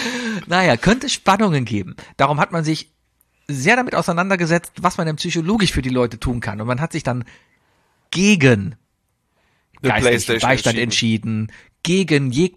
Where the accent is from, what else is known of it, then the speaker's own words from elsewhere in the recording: Cologne, North Rhine-Westphalia, Germany; Ich bin Kölner, ja.